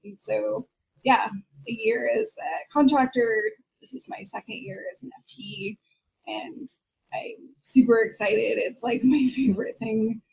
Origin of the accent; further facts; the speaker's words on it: Sacramento, California, United States; now in San Francisco, United States; growing up in Sacramento, California, the closest big city with big design was San Francisco. So after graduating, I just moved there